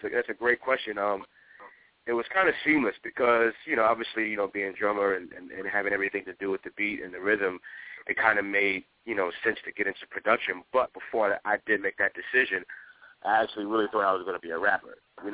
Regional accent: Bronx, New York, United States; I'm from the hood. I'm from the Bronx, man.

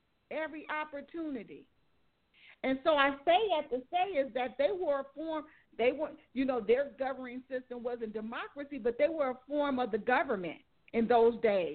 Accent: United States; Like you said, I live in America. I'm an American.

